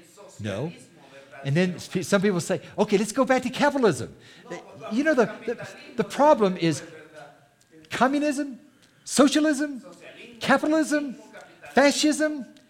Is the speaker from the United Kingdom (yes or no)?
no; Taiwan; I was growing up in Taiwan, which was called Free China at that time.